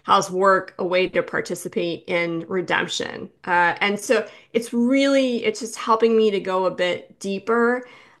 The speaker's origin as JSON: {"language": "English", "region": "New York", "country": "United States", "said": "I mean, I'm from New York, and so sometimes when I go to different parts of the states, I could be a bit much for people"}